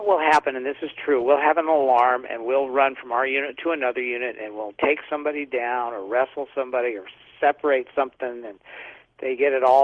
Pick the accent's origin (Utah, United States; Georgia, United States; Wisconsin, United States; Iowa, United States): Utah, United States; I come from Utah, which is a religious place, and I admit to a religious upbringing.